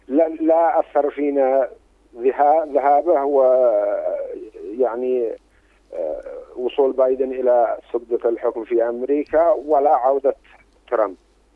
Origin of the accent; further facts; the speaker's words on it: Yemen; نحن شعب يمني يمتلك إرادته السياسية والعسكرية وقرارها السيادي